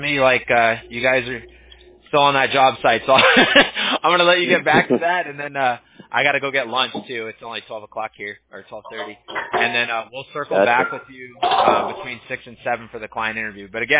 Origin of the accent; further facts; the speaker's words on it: California, United States; So I grew up in SoCal, and I went to college in NorCal, and then I came back down here for work.